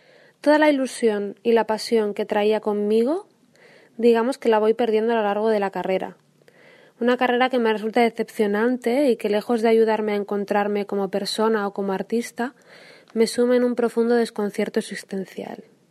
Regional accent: Asturias, Spain; now in Barcelona, Spain; soy artista. Soy natural de Asturias, pero vivo y trabajo en Barcelona desde hace 16 años.

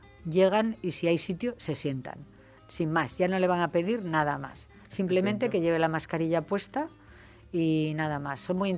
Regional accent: Spain; como española yo digo que se merece ser el árbol europeo del año.

